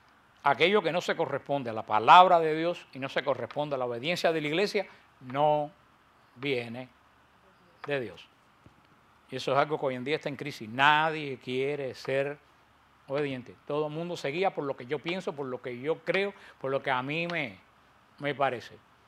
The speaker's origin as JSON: {"language": "Spanish", "region": "Pinar del Río", "country": "Cuba", "said": "de allá de mi tierra, de Pinal del Río"}